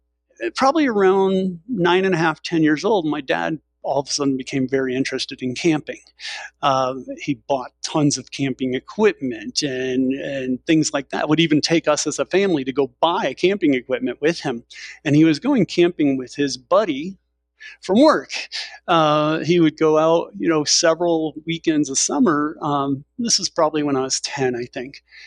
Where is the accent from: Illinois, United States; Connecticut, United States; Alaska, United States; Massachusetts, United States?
Connecticut, United States; New Haven; And then we moved from West Haven to New Haven, and my father bought a house without telling my mother. He bought a house in New Haven, Connecticut, about 3 miles from Yale University.